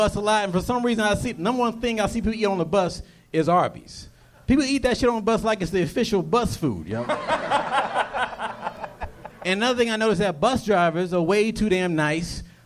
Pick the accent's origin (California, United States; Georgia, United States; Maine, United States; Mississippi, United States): California, United States; Fairfield; Bay Area, Fairfield, California.